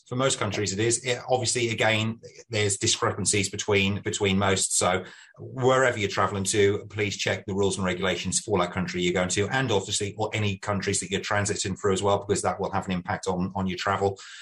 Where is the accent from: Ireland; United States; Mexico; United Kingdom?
United Kingdom; now in New Zealand; living here in New Zealand and being a Brit, it's good to know that I can eventually go home and see the parents and the family. So we're hoping to head back to the UK in July.